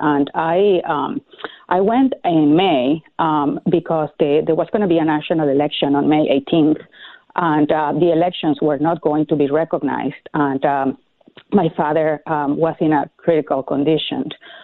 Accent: Venezuela; moved away as an adult; Well, I grew up in Venezuela, and And I was there until I finished my law degree, and I worked for the Supreme Court before Chavez started his this new regime. So I haven't really lived in Venezuela since that 1998

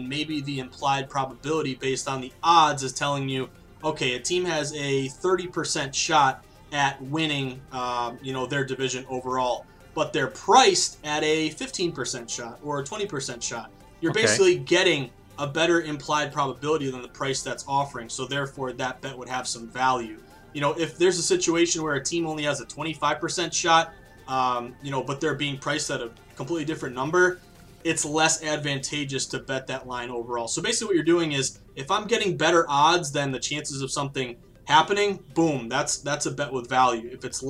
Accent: Philadelphia, Pennsylvania, United States; I'm from Philadelphia, I'm a diehard Eagles fan.

